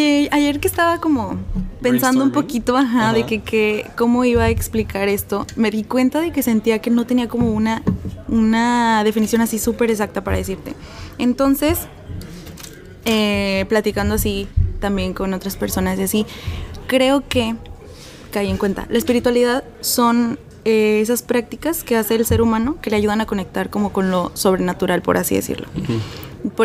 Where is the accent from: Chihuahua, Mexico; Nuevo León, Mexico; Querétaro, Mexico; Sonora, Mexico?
Nuevo León, Mexico; Monterrey; Tengo 18 años. Soy de aquí de Monterrey.